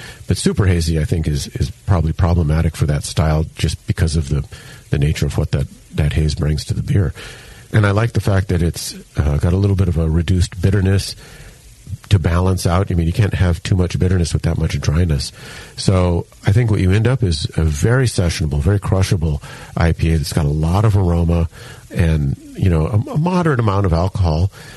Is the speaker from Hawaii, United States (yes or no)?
yes; Hilo, Hawaii, United States; you know, I grew up in Hilo, Hawaii, and a friend of mine, Bob, puts on the Hilo Beer Fest